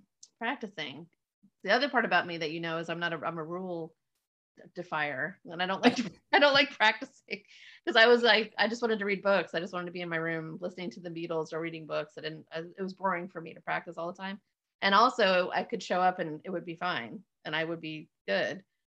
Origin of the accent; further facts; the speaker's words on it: Miami, Florida, United States; I grew up in Florida. I grew up in Miami, near Miami, there's a lot of Cuban culture there.